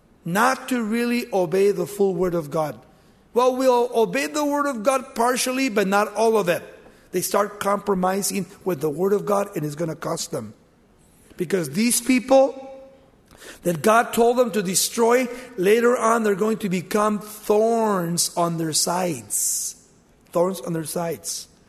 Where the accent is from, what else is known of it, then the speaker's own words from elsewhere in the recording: United States; People ask me all the time, well, are you Mexican? No, I'm an American.